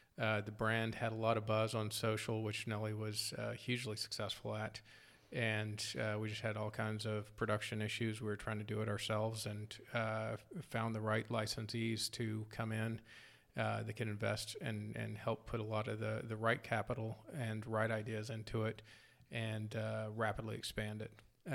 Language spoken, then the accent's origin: English; Norman, Oklahoma, United States; born there; now in Texas, United States; I was born in Norman, Oklahoma, part of the Boomer Sooners, mm-hmm. and moved to Texas. Been here for 42 years now, so fully transplanted.